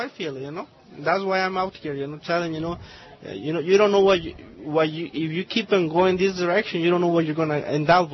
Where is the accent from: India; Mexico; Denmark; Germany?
Mexico; Jalisco; English is a second language; now in United States; I'm from Mexico, the state of Jalisco.